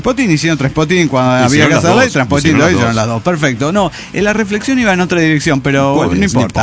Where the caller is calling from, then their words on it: Mexico City, Mexico; de Ciudad de México.